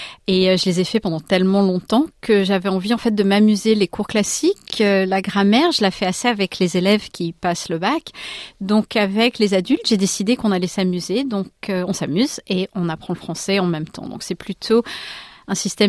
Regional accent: Bordeaux, Nouvelle-Aquitaine, France; moi je suis bordelaise

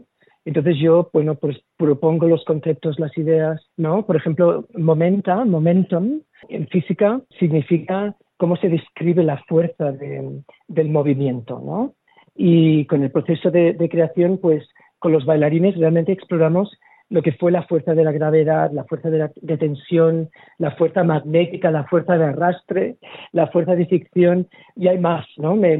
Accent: Barcelona, Catalonia, Spain; born there; moved away; also born or lived in London, United Kingdom; empezamos una gira en Barcelona, donde está mi familia y donde yo nací. De Barcelona nos fuimos a Londres, donde yo viví 20 años

